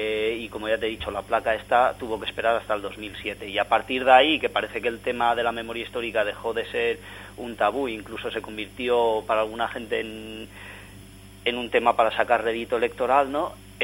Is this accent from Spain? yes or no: yes; Ibiza, Balearic Islands, Spain; now in Sartaguda, Spain; que yo no soy de aquí de Sartaguda, soy de Ibiza